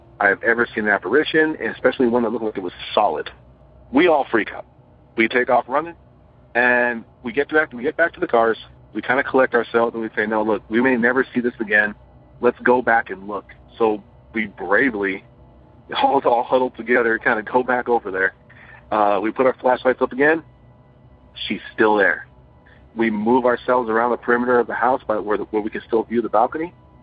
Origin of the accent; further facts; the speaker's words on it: Ventura, California, United States; from Ventura, California. I was born and raised out here in the Ventura County area.